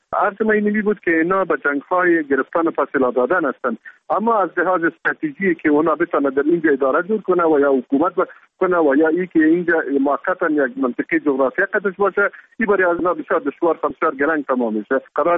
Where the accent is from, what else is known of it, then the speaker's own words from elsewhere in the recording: Kunduz, Afghanistan; خردترین شهر ولایت ما ولایت قندوز هستند